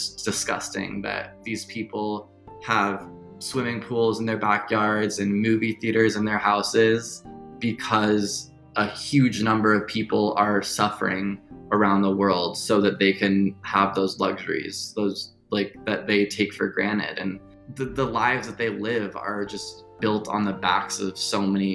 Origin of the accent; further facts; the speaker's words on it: California, United States; I'm from Silicon Valley originally, like the belly of the beast. And like Erica, you know, growing up around such a influential arm of the empire